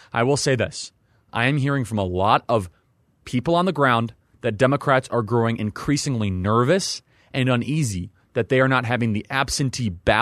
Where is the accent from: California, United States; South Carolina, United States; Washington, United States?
Washington, United States; I am from Washington State.